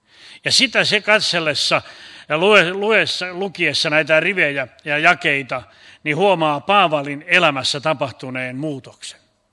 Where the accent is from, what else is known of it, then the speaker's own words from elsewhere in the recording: Laihia, Ostrobothnia, Finland; born there; Mä olen syntyisin Laihialta … Meitä on kaksi veljestä vaan.